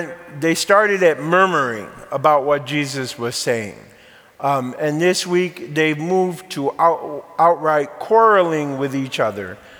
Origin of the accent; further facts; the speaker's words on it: Bridgeport, Connecticut, United States; Now, I remember growing up, I grew up in a mixed bowl of a lot of faiths. Growing up in Bridgeport, Connecticut, you had Catholics, of course.